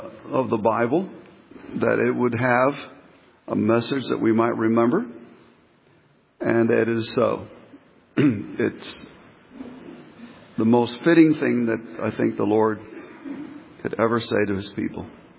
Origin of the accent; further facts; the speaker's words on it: Miami, Florida, United States; When I was a teenager growing up in Miami